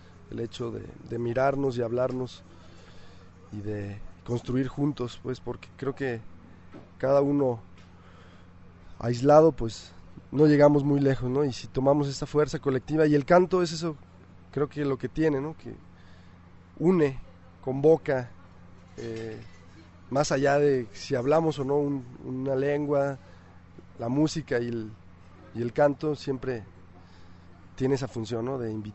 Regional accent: Irapuato, Guanajuato, Mexico; vengo de Irapuato.

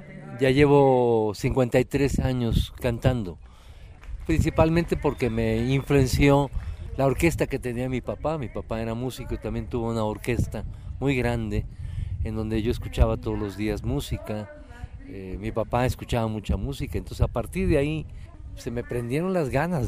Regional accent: Mexico City, Mexico; y vengo de la Ciudad de México.

